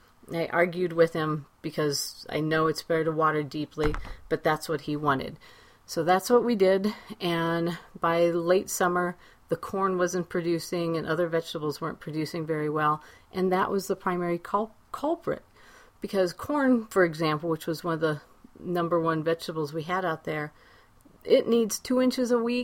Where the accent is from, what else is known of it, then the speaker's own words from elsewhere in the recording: Ohio, United States; Now, when I was growing up in Ohio, we were always taught that you shouldn't water at night because it can promote disease.